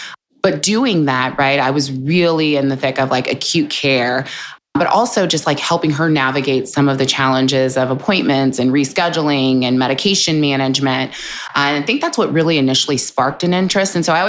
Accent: Kansas City, Missouri, United States; I'm born and raised in Kansas City.

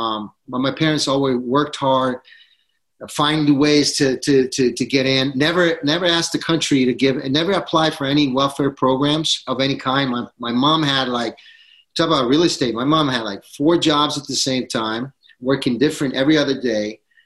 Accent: United States; also born or lived in Italy; But in theory, I'm actually, you know, American, Czech, and Italian. So it's been pretty cool. And growing up in Europe was fantastic.

